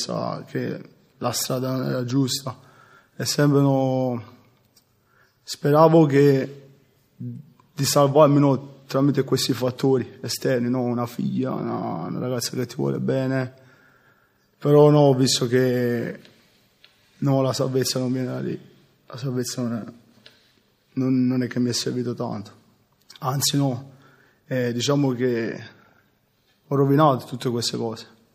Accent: Salerno, Campania, Italy; ho 34 anni e sono di Salerno.

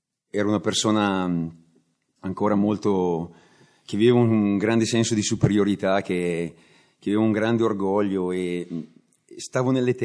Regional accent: Bergamo, Lombardy, Italy; Ho 52 anni, vengo da Bergamo e sono in comunità Cenacolo da quasi 7 anni.

